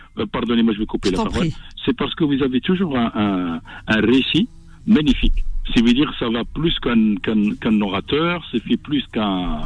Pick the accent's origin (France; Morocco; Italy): Morocco; Oujda, Oriental; moi qui est musulman, enfin, sans vous dire que je l'ai déjà dit, que je suis marocain, je suis d'Oujda, je suis frontalier, je suis maroco-algérien, ou algéro-marocain